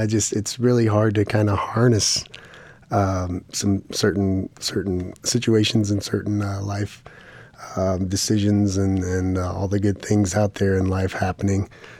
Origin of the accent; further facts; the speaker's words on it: Indiana, United States; also born or lived in Houston, Texas; I was born in Houston, Texas, and kind of was in a military family. I moved out to Indiana. I grew up there as a kid and was inspired a lot by cornfields and cow poop.